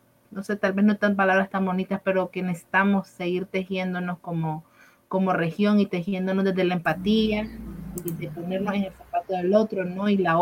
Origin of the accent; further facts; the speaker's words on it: Nicaragua; now in Costa Rica; lo que está pasando en Nicaragua no solo realmente nos afecta a nosotros como nicaragüenses, también vemos en Costa Rica, pues que nos ha tocado venirnos acá